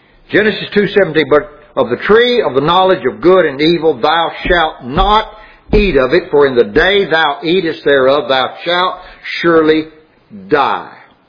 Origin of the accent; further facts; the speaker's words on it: Louisiana, United States; I'm from Louisiana, and I lived in a little town called Tioga. It's just a little town, just a little big town.